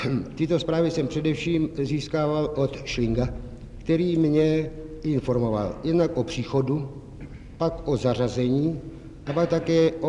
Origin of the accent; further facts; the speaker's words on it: Plzeň, Plzeň Region, Czechia; born there; now in Prague, Czechia